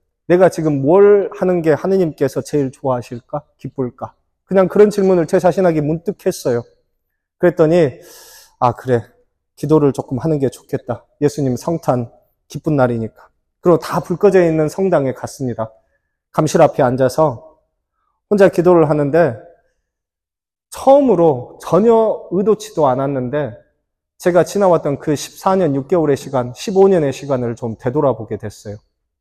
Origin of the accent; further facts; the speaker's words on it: South Korea; moved away; 그래서 제가 한국 사람이라고 하면 다들 잘 자기들이 생각하는 한국 사람과 제가 너무 다르게 생겨서